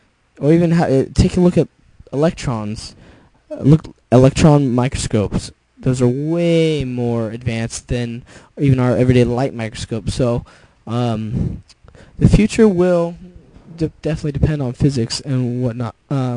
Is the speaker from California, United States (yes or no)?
yes; Sonoma, California, United States; I'm from Sonoma, California, which is probably about 45 minutes north of San Francisco, next to Napa. It's in the wine country, the real wine country, that is, anyway.